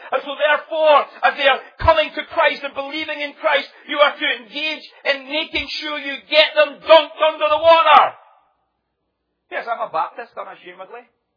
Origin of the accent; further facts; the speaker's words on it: Scotland, United Kingdom; now in Sacramento, United States; I never realized as I would move in there as a Scotsman